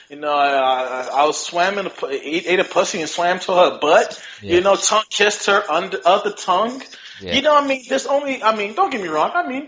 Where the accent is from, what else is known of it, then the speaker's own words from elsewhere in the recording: West Coast, United States; I'm from the West Coast and it's always this East Coast bias shit.